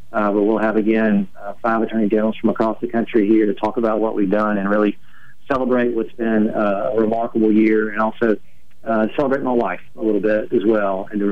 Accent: Atmore, Alabama, United States; And y'all know I'm from Atmore originally, and South Alabama was home.

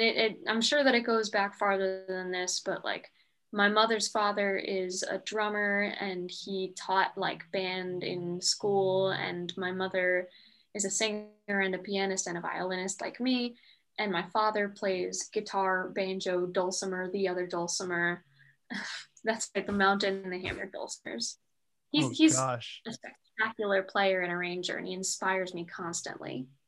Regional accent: Connecticut, United States; everything that makes me different from the people that I grew up with in Connecticut, because like the town where I came from, if you were different, you were different

